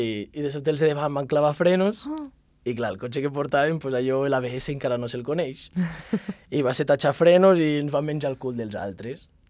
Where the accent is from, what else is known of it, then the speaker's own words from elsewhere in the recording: Andorra; ja que som d'Andorra anem a fer una mica de país